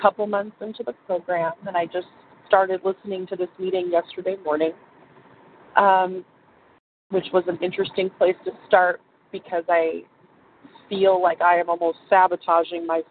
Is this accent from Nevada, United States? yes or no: yes; Nevada, United States; and I am from Nevada.